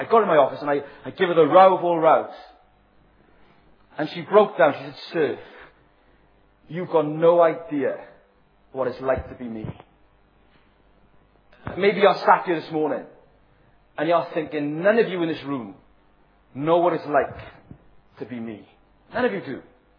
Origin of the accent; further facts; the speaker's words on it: Ebbw Vale, Wales, United Kingdom; when I was growing up, I grew up in Evervale, and what a place